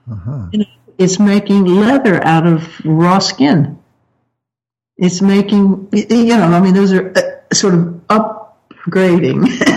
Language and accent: English; United States; it wasn't as humanistic as my American mind thought of humanistic.